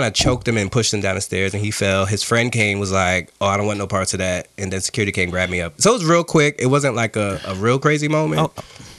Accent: New York, United States; I'm like, no, you think I'm cool because I'm from New York.

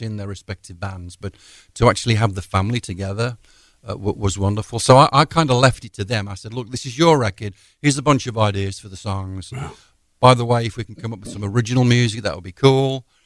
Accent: Walsall, West Midlands, United Kingdom; So, at Christmas time, back home in the homeland, in my hometown, Walsall, having some food with my brother, Nigel, and my nephew, Alex.

